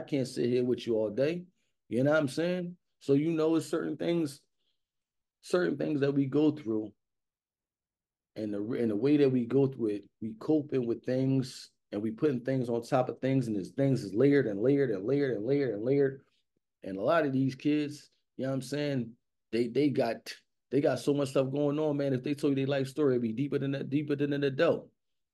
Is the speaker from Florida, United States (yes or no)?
no; Philadelphia, Pennsylvania, United States; And growing up in Philadelphia, an event like this is scary for me now that I have kids